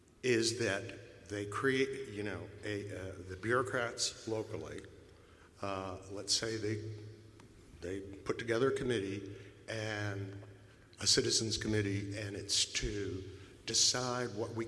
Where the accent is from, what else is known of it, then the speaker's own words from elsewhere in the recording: Arlington, Texas, United States; And I'm from Arlington, Texas, where we have three taxpayer-funded stadii.